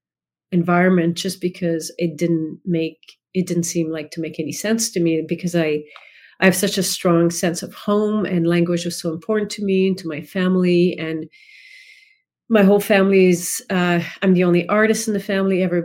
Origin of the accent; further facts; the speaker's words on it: Quebec City, Quebec, Canada; first language fr; English is a second language; Yes, I grew up in Quebec City in exclusively Francophone. We learned English at school